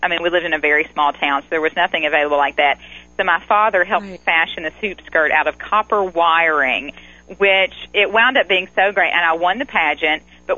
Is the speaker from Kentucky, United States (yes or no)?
yes; Augusta, Kentucky, United States; And then in my hometown of Augusta, Kentucky, there came this little pageant called Little Miss Augusta Stern Reel Regatta.